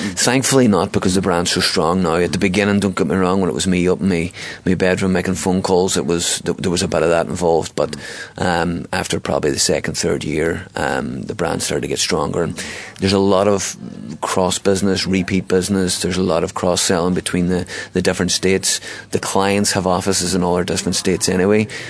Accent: Inch, County Donegal, Ireland; now in Derry, United Kingdom; I'm from Inch, obviously.

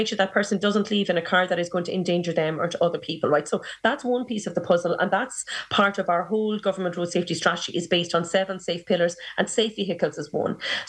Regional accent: Munster, Ireland; I'm from South Tipperary, right? So I'm from a rural part of the country.

